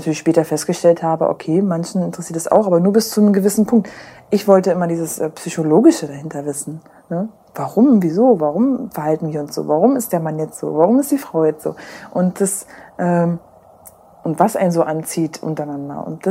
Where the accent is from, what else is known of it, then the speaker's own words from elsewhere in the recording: Berlin, Germany; also ich komme aus Berlin, frechnauze